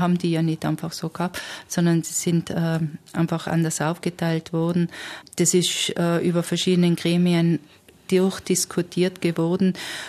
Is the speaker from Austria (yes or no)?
yes; Schönberg im Stubaital, Tyrol, Austria; Also ich komme aus der Autobahnortschaft, nämlich Schönberg im Stubaital, die durch die Autobahnmaut eingekesselt ist.